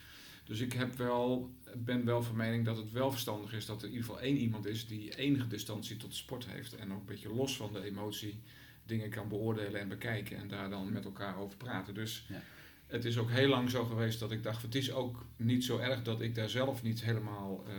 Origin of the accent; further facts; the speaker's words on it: Amersfoort, Utrecht, Netherlands; ik kom ook uit Amersfoort. Ik heb een groot deel van mijn leven in Amersfoort gewoond